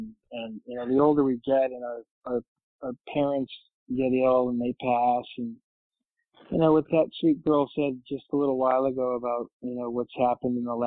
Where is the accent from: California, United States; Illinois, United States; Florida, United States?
Illinois, United States; Chicago; There are about 10, maybe a dozen fans that I grew up with in Chicago.